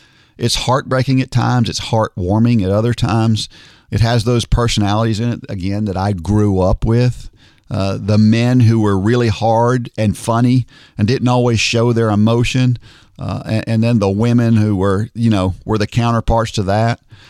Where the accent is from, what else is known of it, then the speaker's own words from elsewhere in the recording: New Jersey, United States; born there; I was born in New Jersey, and this movie just really reminds me of my childhood roots.